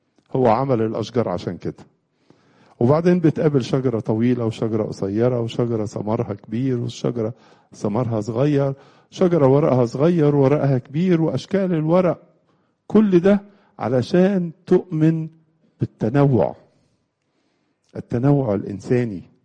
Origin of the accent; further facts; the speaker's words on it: Egypt; وده منظر مألوف عندنا في مصر خالص مش كده برضو